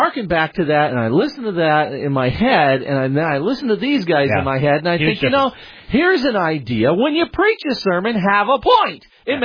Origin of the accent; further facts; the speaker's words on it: Prescott, Arizona, United States; You know, I got to chime in here because I grew up in Prescott, Arizona.